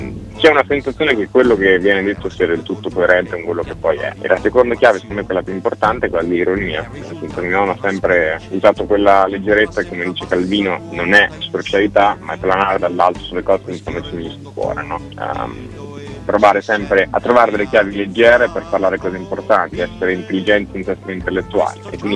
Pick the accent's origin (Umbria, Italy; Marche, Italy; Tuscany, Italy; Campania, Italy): Tuscany, Italy; Pietrasanta; born there; now in Milan, Italy; sono nato a Pietrasanta, in Toscana, non ho proprio nulla del milanese doc, ho solo, però molto innamorato di Milano, come tutti i pseudo milanesi.